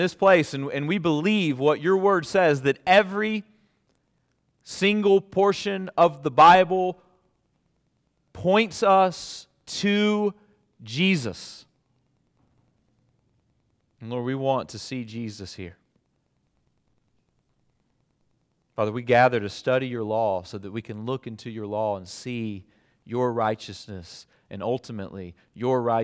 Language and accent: English; Alabama, United States; a circuit judge from my home state of Alabama became a household name.